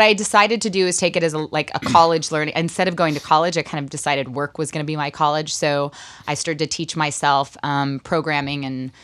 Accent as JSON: {"language": "English", "town": "Tulsa", "region": "Oklahoma", "country": "United States", "tie": "born or raised there", "also_born_or_lived": "Veneta, Oklahoma", "said": "I was born in Veneta, Oklahoma, but grew up in Tulsa."}